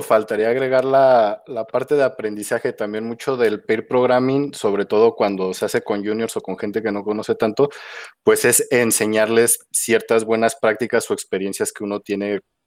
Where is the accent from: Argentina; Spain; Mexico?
Mexico; Morelia, Michoacán; Vale, pues mira, yo soy de Morelia, Michoacán.